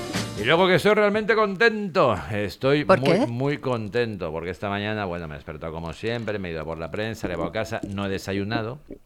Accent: Alberic, Valencian Community, Spain; yo soy de Costa de Alberic. Yo soy de Alberic.

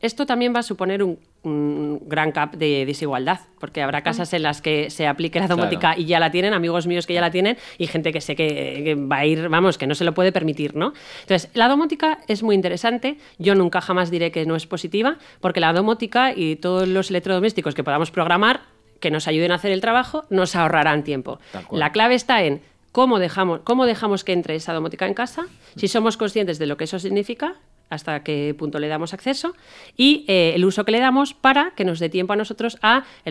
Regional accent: Spain; yo soy española

